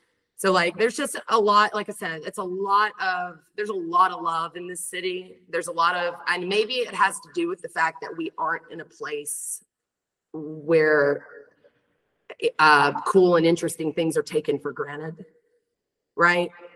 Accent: Mississippi, United States; We're getting ready to move back to my hometown, we think. And there's about 30,000 people there, and it's in Mississippi.

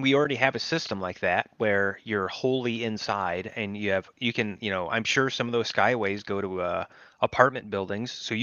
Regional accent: Twin Cities, Minnesota, United States; I grew up in the Twin Cities

